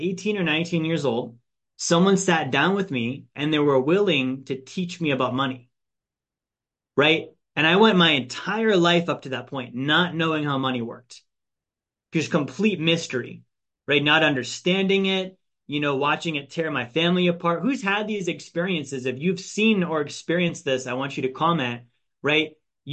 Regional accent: Alaska, United States; I grew up in Alaska, right?

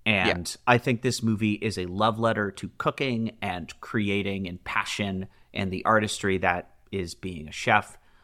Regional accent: East Coast, United States; We are from the East Coast.

